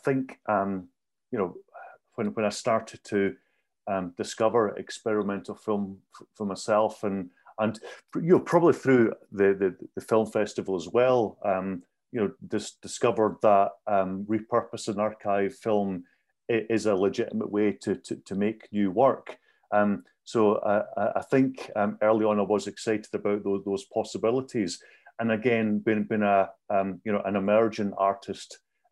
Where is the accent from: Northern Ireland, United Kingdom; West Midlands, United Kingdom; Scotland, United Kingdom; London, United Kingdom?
Scotland, United Kingdom; as a Scottish person, I was really interested in you know, how these kind of Scottish traditions